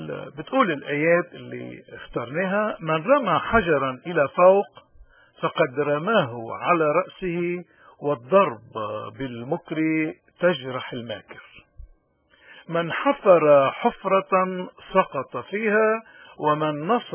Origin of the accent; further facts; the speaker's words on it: Lebanon; نحن كشعب لبناني مقارنة أو نسبة بعدد سكاننا